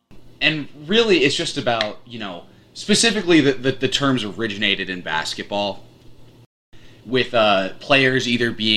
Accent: East Coast, United States; I'm from the East Coast, so I took the SAT.

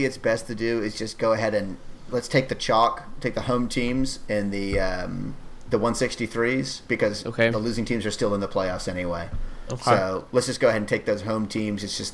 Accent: Atlanta, Georgia, United States; Yep. My hometown boys. I think Atlanta's roster is a lot better than most national coverage guys think it is.

